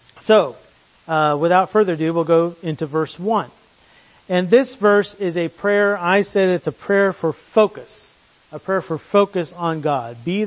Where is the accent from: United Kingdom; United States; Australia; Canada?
United Kingdom; England; Oh, Slaney, or I'm not Irish. I'm proud English, so I don't speak Irish.